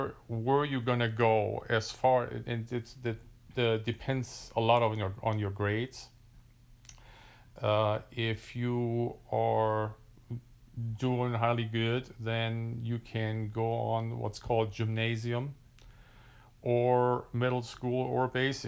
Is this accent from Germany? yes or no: yes; Germany; Well, as you know, I grew up in Germany. We lived in a small town, size-wise, probably like Madison, about 3,000 population.